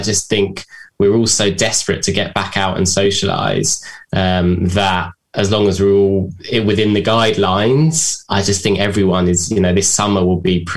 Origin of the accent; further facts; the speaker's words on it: London, United Kingdom; I'm from London, could be good.